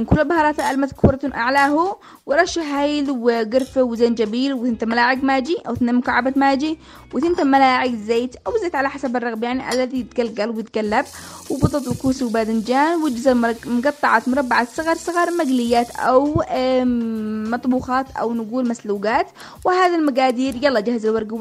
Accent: Yemen; ولأن إحنا شعب يمني متمسك بعاداته وأصوله وتاريخه وزمنه

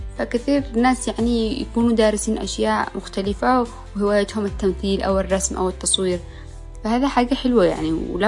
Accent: Yemen; فنحن كمجتمع يمني، إحنا مجتمع محافظ،

